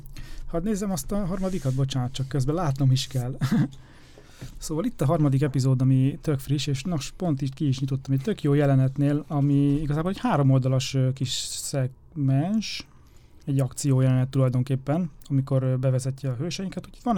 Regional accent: Szombathely, Vas, Hungary; gyerekkoromban én Szombathelyről származom, és ott a határ mellett így rengeteg

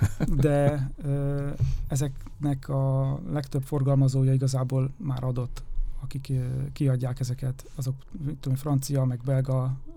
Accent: Szombathely, Vas, Hungary; gyerekkoromban én Szombathelyről származom, és ott a határ mellett így rengeteg

